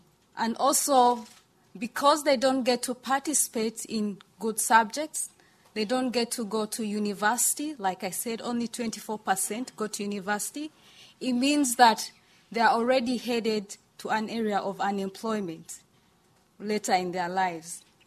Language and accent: English; Uganda; As a girl growing up in Uganda, I know how empowering and important this can be.